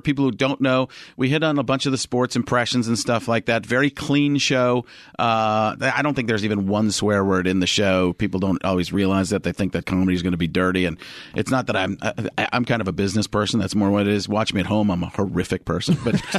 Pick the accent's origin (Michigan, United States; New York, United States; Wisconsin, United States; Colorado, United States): Wisconsin, United States; I grew up in Wisconsin where it's state law. You have to be a Packer fan.